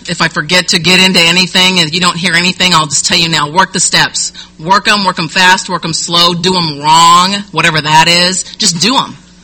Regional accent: Compton, California, United States; also born or lived in Norwalk / Stanton; I'll tell you that I'm half Mexican. I don't speak Spanish. My parents divorced when I was a kid. I grew up in Compton, Norwalk, and Stanton.

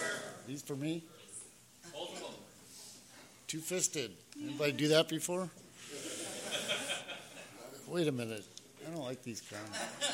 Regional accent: Detroit, Michigan, United States; So I grew up in Detroit, Michigan. Came up in the 60s.

